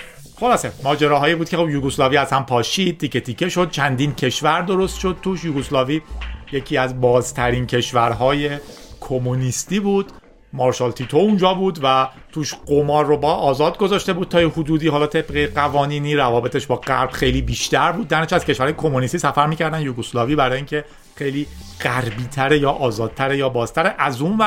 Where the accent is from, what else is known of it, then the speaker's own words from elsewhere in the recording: Iran; معلومه که من به عنوان یک ایرانی خسته میگفتم خب من نمیتونم بیام